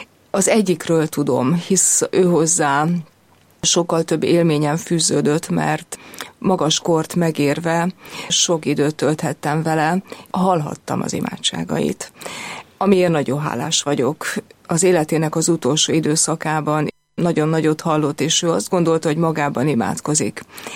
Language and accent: Hungarian; Izsák, Bács-Kiskun, Hungary; Egy alföldi faluban nőttem fel. Kecskemét közelében Izsák településem.